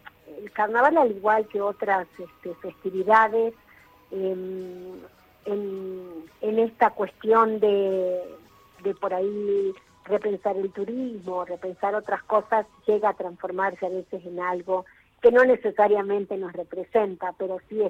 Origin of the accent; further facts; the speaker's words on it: Jujuy, Argentina; Una jujeña feliz.